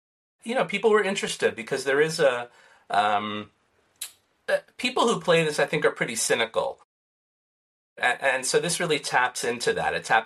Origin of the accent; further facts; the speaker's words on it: New York, United States; I'm from New York, so I think we also have that, you know, contrarian nature in us